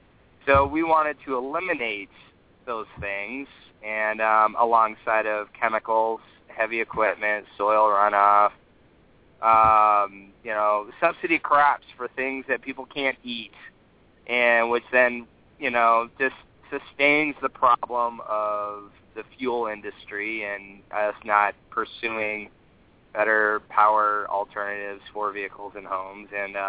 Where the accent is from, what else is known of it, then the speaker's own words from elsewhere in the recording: Oakland, California, United States; because I grew up in a very integrated, I grew up around Oakland, so it was a very integrated community.